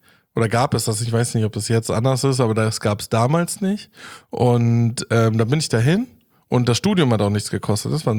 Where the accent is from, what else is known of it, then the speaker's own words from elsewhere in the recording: Frankfurt, Brandenburg, Germany; now in Cologne, Germany; Tatsächlich, also gebürtig, jetzt komme ich aus Frankfurt-Oder, Brandenburg, an der polnischen Grenze.